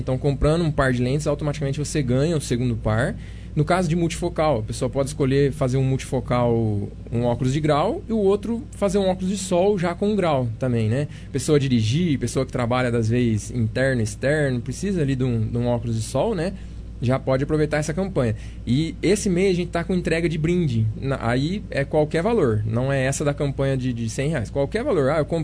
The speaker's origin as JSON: {"language": "Portuguese", "town": "Monte Alto", "region": "São Paulo", "country": "Brazil", "tie": "born or raised there", "said": "eu sou nascido e criado em Monte Alto."}